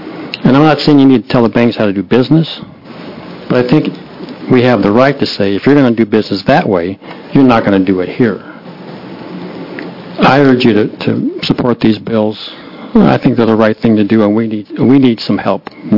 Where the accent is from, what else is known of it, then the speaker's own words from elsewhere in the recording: Bend, Oregon, United States; I'm from Bend, Oregon, at least for another 3 weeks.